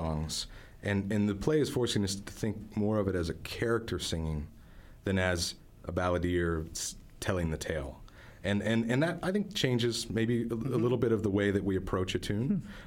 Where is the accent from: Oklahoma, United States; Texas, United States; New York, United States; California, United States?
Oklahoma, United States; Tulsa; I grew up in Tulsa, and I'd just written a song about the 1921 Tulsa race riot.